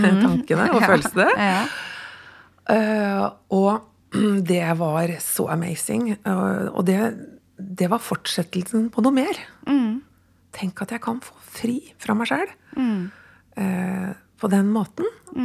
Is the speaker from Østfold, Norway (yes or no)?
yes; Sarpsborg, Østfold, Norway; now in Oslo, Norway; kanskje det skjer litt senere i Oslo enn det gjorde når jeg vokste opp i Sarpsborg, og da flyttet vi hjemmefra ganske tidlig.